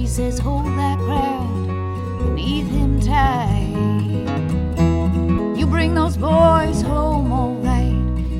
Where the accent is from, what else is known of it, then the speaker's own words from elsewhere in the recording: Southern Pines, North Carolina, United States; And where I come from, my hometown is Southern Pines, North Carolina, and the longleaf pines grow there.